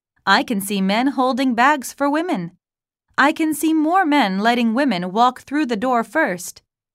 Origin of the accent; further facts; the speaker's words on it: London, United Kingdom; But I felt happy because it reminded me of my hometown, Londo